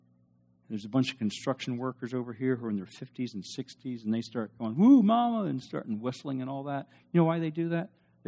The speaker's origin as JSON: {"language": "English", "region": "Ohio", "country": "United States", "said": "and I remember we're from Ohio, and this is down in Florida, and I like Ohio in the wintertime"}